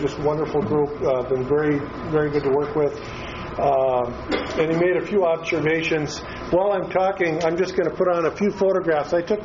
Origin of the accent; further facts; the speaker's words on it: Detroit Lakes, Minnesota, United States; also born or lived in Fargo; now in Worthington, United States; I'm originally from Fargo, Moorhead. I grew up in the Lakes Country, Detroit Lakes, Pelican Lake.